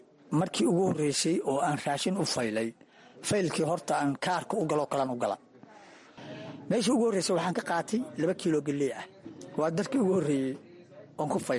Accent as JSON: {"language": "Somali", "town": "Cawdaab", "region": "Galguduud", "country": "Somalia", "tie": "born there", "said": "Waxaan ku dhashay aniga gobolka Galgaduud, khaasatan degmada Cawdaab."}